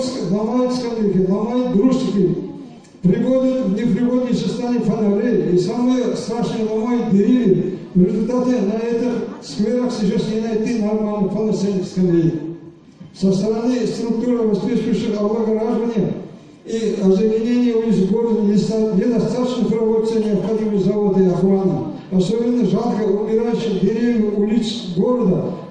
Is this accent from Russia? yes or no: no; Kazakhstan; мы казахи издавна, можно сказать, веками живем с русским народом дружно, дышим одним воздухом.